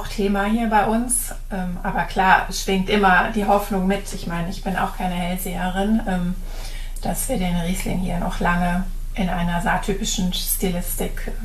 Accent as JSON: {"language": "German", "town": "Neuss", "region": "North Rhine-Westphalia", "country": "Germany", "tie": "born or raised there", "also_born_or_lived": "Bonn / London / New York", "said": "ich bin in Bonn eigentlich nur geboren, weil meine Eltern da studiert haben, und bin dann mit meinen Eltern sehr schnell in Neuss gelandet, obwohl ich war dann mit denen auch noch als Kleinkind ein Jahr in London und ein Jahr in New York, also ich war wirklich immer schon viel unterwegs und bin dann aber im Rheinland groß geworden"}